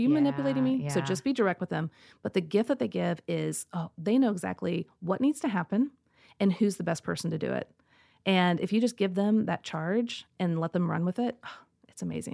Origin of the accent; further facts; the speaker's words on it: Midwest, United States; So I grew up in the Midwest, and we have like, it could be a foot of snow.